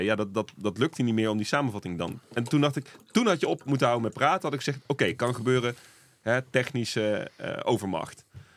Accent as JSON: {"language": "Dutch", "region": "Gelderland", "country": "Netherlands", "said": "we moeten als Gelderlanders echt iets meer van ons af gaan bijten."}